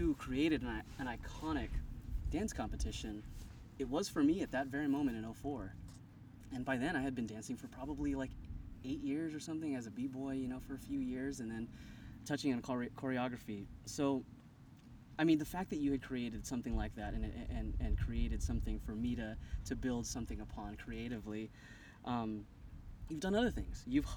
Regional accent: Oceanside, California, United States; So Kit and I, we grew up in Oceanside together, and it was the same neighborhood.

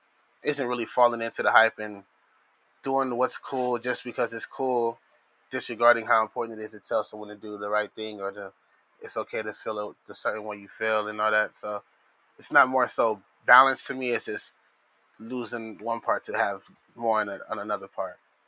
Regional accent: Phoenix, Arizona, United States; Born and raised in Phoenix, Arizona.

